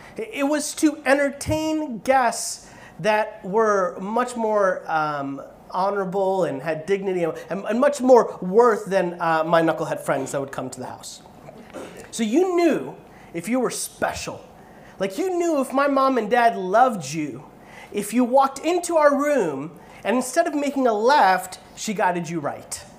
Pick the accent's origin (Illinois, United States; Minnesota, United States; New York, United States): Illinois, United States; Chicago; So my parents immigrated from India. We landed in Chicago. I would argue the greatest city in the United States.